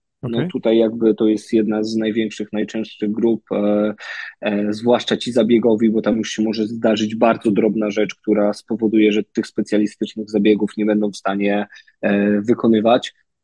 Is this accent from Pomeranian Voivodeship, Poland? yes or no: yes; Pomeranian Voivodeship, Poland; ja akurat jestem z Trójmiasta